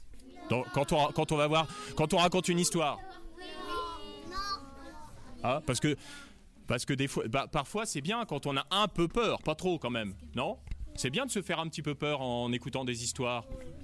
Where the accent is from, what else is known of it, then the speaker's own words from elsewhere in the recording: Hauts-de-France, France; On vient tous les deux de très au nord de la France. Tu peux pas aller plus haut. On vient du nord Pas-de-Calais.